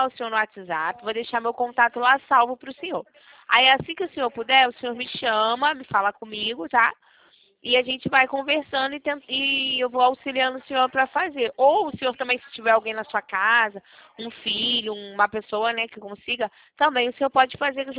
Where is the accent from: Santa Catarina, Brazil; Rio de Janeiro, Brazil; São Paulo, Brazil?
Rio de Janeiro, Brazil; Eu sou aqui do Rio